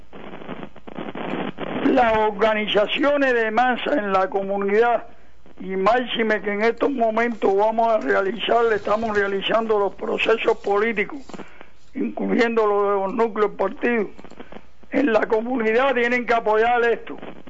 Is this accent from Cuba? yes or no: yes; Cuba; Yo diría que como buen cubano